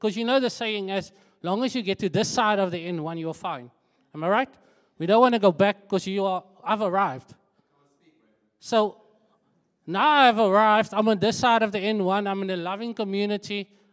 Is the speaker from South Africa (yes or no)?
yes; Ravensmead, Western Cape, South Africa; So where we grew up in Ravensmead, it wasn't like your wealthy area. It was like I actually live in Belor, so just to start off. But we grew up in Ravensmead because of my grandfather's house that was there.